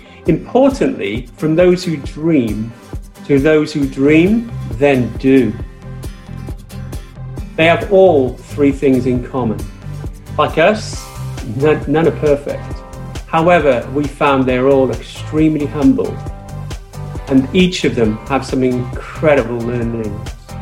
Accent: Wales, United Kingdom; now in London, United Kingdom; As a proud Welshman, I'd say my heart fires like a dragon.

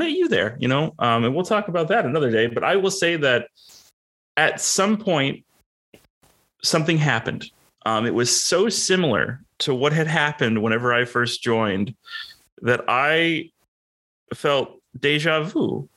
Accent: United States; which to me, being an American, is something very common in, I don't know if we call it Western religion or what

